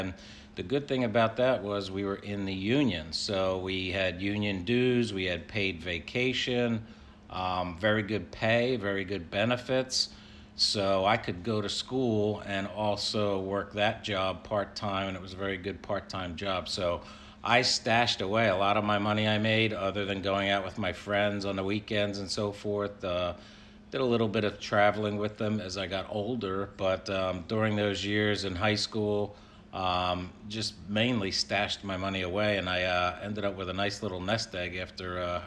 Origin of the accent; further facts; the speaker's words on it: Bensalem, Pennsylvania, United States; I grew up in Bensalem, Pennsylvania, which is the closest suburb north of Philadelphia.